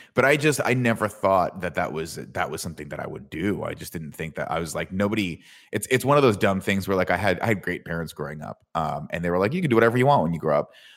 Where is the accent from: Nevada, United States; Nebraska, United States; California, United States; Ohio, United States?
California, United States; Riverside; that was the only thing for a kid growing up in Riverside, California